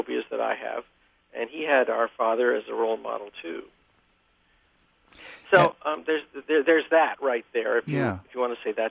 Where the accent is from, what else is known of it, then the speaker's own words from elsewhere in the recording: New York, United States; And I spent 8 years as her twin, growing up in New York with her in the house and with me.